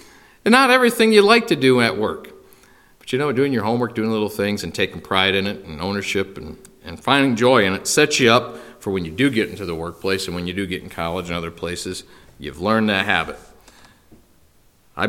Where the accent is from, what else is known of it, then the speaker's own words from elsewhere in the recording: Elkhart, Indiana, United States; And my buddy Raleigh, who I grew up in the Elkhart, Indiana church.